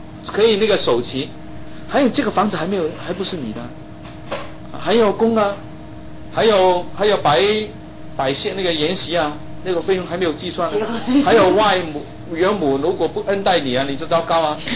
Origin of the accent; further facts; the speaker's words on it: Hong Kong; 我们香港人如果要买一栋房子，现在啊简直这是没有可能啊，很难的